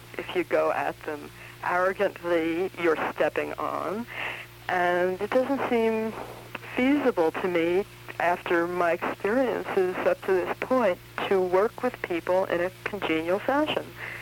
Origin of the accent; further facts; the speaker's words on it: New York, United States; I'm a New Yorker. I'm a feminist. I'm not a joiner.